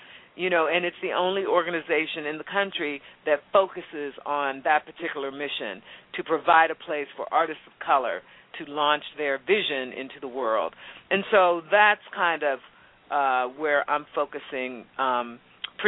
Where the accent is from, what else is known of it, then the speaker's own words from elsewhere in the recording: Pittsburgh, Pennsylvania, United States; now in New York, United States; I mean, I'm originally from Pittsburgh. A lot of people know that.